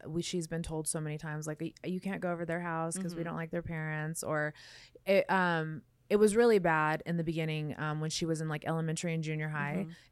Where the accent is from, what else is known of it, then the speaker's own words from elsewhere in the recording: Las Vegas, Nevada, United States; Like, and maybe that's because I grew up in Vegas